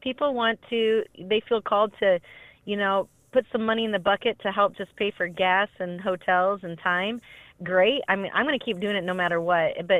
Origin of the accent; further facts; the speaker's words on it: Iowa, United States; Yes, we are a group from Iowa.